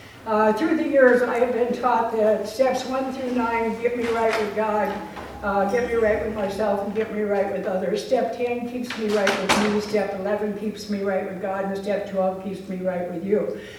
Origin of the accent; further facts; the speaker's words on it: Iowa, United States; This year, I'm from Iowa. I spent the winter in Yuma.